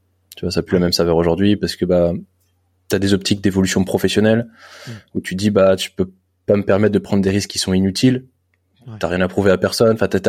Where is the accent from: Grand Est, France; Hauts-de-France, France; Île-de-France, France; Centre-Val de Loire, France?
Île-de-France, France; Saint-Germain-en-Laye; born there; je suis né à Saint-Germain-en-Laye.